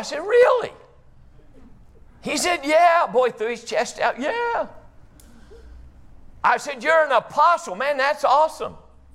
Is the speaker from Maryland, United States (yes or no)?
yes; Westminster, Maryland, United States; And I said, I'm from Westminster, Maryland.